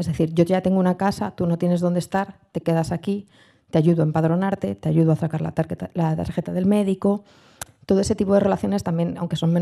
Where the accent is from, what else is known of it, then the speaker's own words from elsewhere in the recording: Galapagar, Community of Madrid, Spain; pero yo soy de Galapagar, que es un pueblo que está aquí a 20 minutos, pequeñito.